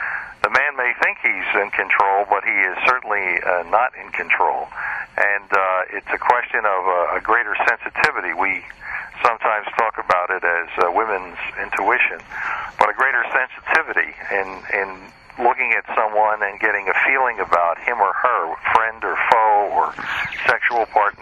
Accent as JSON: {"language": "English", "town": "Philadelphia", "region": "Pennsylvania", "country": "United States", "tie": "born or raised there", "said": "As a young boy growing up in Philadelphia, my mother and dad were deaf, and so I was fascinated by sign language"}